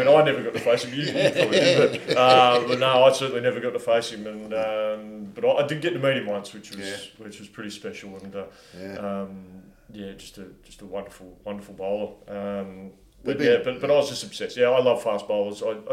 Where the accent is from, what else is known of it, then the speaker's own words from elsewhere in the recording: Sydney, New South Wales, Australia; also born or lived in South Australia; I was born in Sydney. Lived there till 85, Baz. And then Dad worked for State Bank New South Wales and then got a job opportunity with State Bank South Australia. So we moved in, I remember, in January 86.